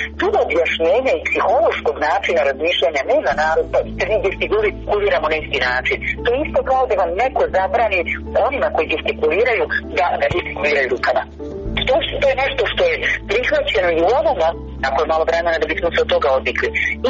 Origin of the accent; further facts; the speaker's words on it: Bosnia & Herzegovina; Kod nas u Bosni i Hercegovini